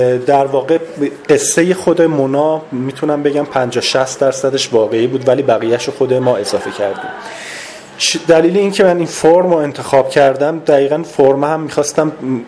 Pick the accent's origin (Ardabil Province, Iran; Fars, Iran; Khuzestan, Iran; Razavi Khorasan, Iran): Fars, Iran; Shiraz; چون من خودم اهل شیراز هستم